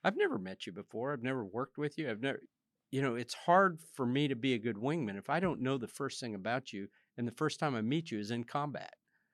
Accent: United States; I'm an American airman.

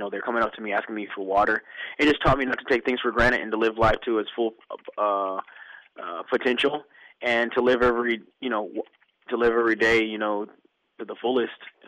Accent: Oceanside, California, United States; And this is all in California, and I grew up in Oceanside, California. So all this training I'm taking close to where I grew up at.

